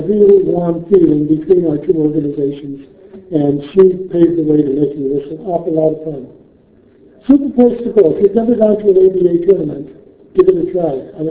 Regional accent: Los Alamos, New Mexico, United States; came back home and spent some time at my sectional in my hometown of Los Alamos.

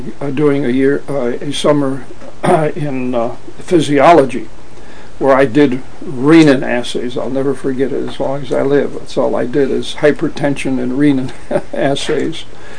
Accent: Chicago, Illinois, United States; Since I grew up in Chicago, I couldn't believe it.

